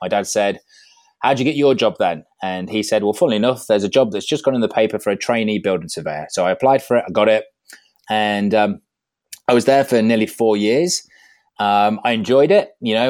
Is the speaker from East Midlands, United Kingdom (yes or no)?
yes; Skegness, East Midlands, United Kingdom; I grew up in Skegness, you know, coastal seaside town, you know, Butlins.